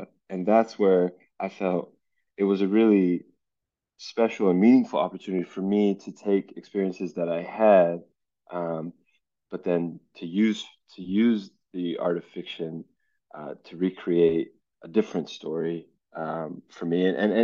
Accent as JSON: {"language": "English", "town": "Los Angeles", "region": "California", "country": "United States", "tie": "born or raised there", "said": "At least that was my experience growing up in Los Angeles"}